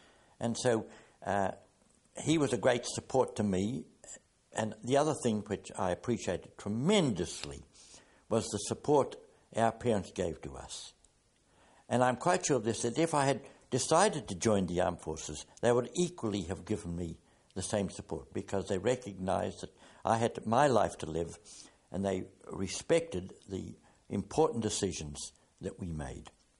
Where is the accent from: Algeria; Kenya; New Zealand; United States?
New Zealand; also born or lived in Galashiels, United Kingdom; I was born in Galla Shields in Scotland. And when I was about 4.5 years old, our family migrated to New Zealand and settled down in the south of New Zealand. And there I received my primary and secondary education.